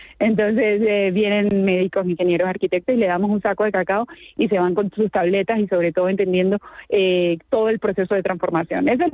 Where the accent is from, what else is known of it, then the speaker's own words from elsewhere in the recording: Spain; Entonces, cuando yo hablo que vengo de España